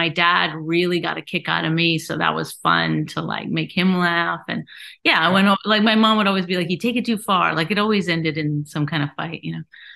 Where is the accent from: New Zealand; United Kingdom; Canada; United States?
Canada; we're Canadian comics. We're not paying anyone for jokes.